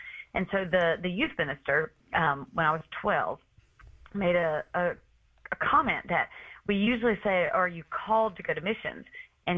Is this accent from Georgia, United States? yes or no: yes; Georgia, United States; growing up in South Georgia in the Bible Belt.